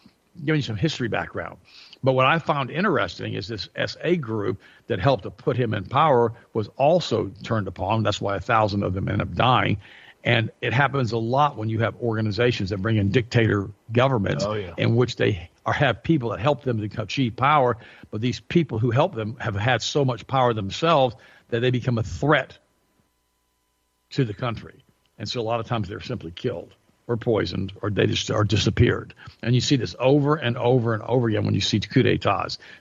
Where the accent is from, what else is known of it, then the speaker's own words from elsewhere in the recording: United States; If you're German and you're listening to this, and if my German accent's not quite perfect, I was raised in Polk County.